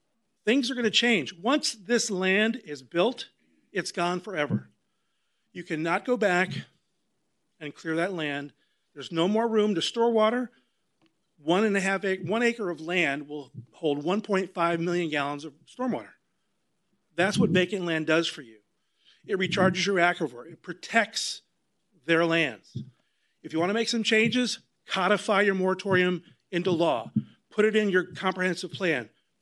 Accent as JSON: {"language": "English", "town": "Tomoka Farms", "region": "Florida", "country": "United States", "said": "I'm from the Tomoka Farms Village, a little bit north of here."}